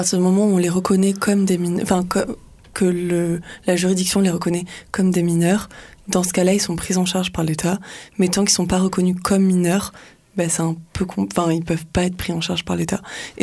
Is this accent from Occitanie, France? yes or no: yes; Toulouse, Occitanie, France; Je trouve ça vraiment important, en tant que Toulousaine et heureuse de l'être